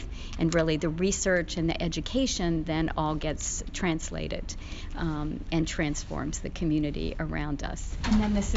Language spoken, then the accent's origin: English; Newark, Delaware, United States; because I'm originally from Newark and from Delaware, grew up here.